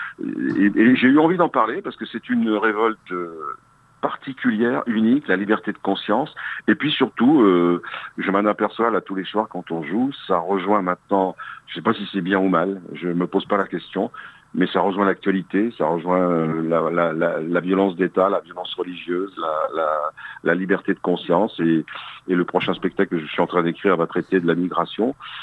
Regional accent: Alès, Occitanie, France; born there; also born or lived in Lozère; Je suis originaire de Lozère. Ma famille paternelle comme maternelle est originaire de Lozère. Mais je suis né à Alès

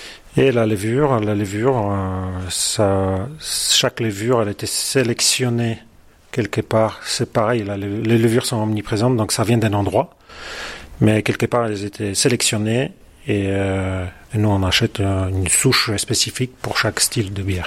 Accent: Poland; now in France; je suis polonais. Et ça fait, oui, bientôt 20 ans que j'habite en France. Et en Lozère, ça va faire 7-8 ans.

